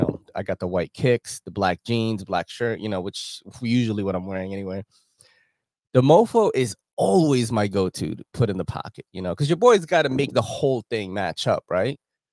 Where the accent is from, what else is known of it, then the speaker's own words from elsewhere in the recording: New York, United States; Like from when I was growing up in New York, when I used to go to school in Sunnyside.